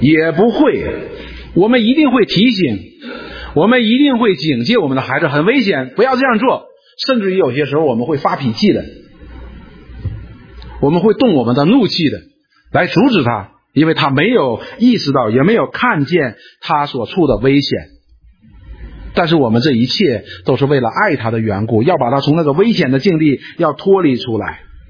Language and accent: Chinese; China; 所以我们中国人讲一句话叫恨铁不成钢